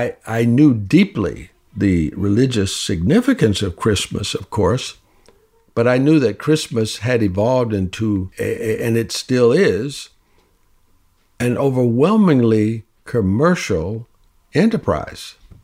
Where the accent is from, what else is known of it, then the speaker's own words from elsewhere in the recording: Southern US, United States; I grew up in the Jim Crow South